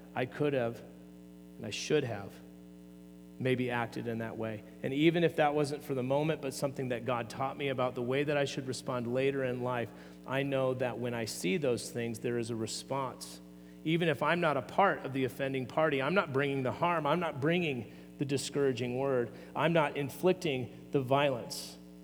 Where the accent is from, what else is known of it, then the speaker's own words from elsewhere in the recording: Oregon, United States; When I was in kindergarten or first grade, I was walking home from Crooked River Elementary School in eastern Oregon.